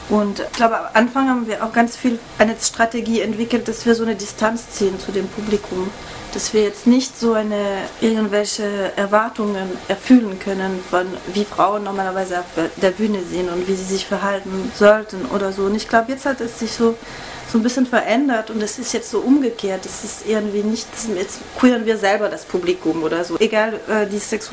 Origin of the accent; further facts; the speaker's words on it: Switzerland; wenn man nach Österreich geht oder in die Schweiz, wo ich aufgewachsen bin